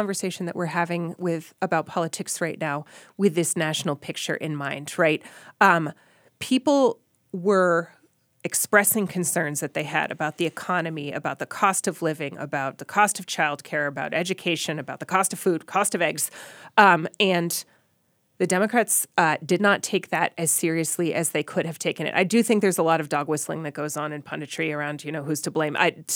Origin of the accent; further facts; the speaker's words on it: New Hampshire, United States; I grew up in New Hampshire. People in my family have guns, right? People in my family hunt.